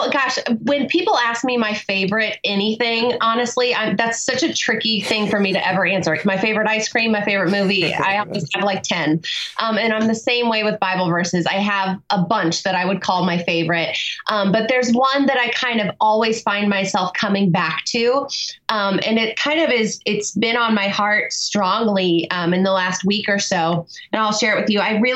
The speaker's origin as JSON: {"language": "English", "region": "Indiana", "country": "United States", "tie": "born or raised there", "said": "I grew up in Indiana. So, you know, when you grow up in the state of Indiana, you're kind of I don't know, born into this love of motorsports"}